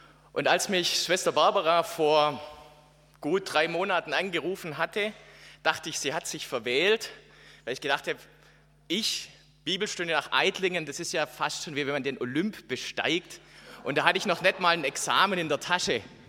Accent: Backnang, Baden-Württemberg, Germany; also born or lived in Calw; Ich bin aufgewachsen in Backnang. Geboren bin ich hier im Schwarzwald in Calw. Aber nach 4 Jahren hat mein Vater eine Pfarrstelle in Backnang gekriegt und dann sind wir umgezogen.

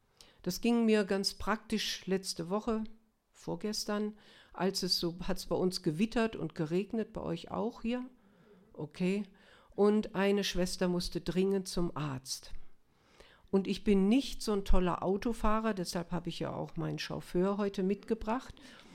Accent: North Rhine-Westphalia, Germany; also ich bin Westfale, muss ich dazu sagen.

